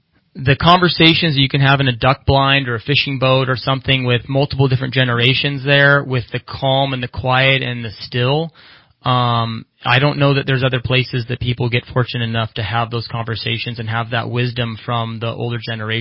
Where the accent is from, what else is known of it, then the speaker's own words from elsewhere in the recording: Palo Cedro, California, United States; I was raised up here in Palo Cedro, okay. And pretty much just got immersed in this whole outdoor lifestyle and love it up here.